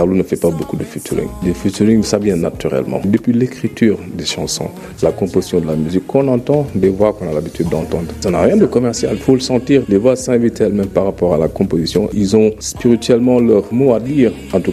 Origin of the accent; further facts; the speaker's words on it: Senegal; Wolof parce que je suis sénégalais, français parce que c'est notre langue aussi